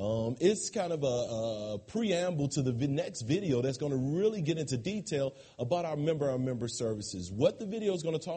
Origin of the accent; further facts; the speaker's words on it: Chicago, Illinois, United States; now in Arizona, United States; I am from Arizona, but I'm originally from Chicago.